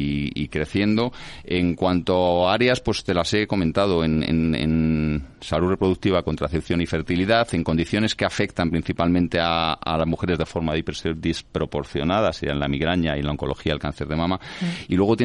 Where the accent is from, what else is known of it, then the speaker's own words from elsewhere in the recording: Spain; soy ciudadano español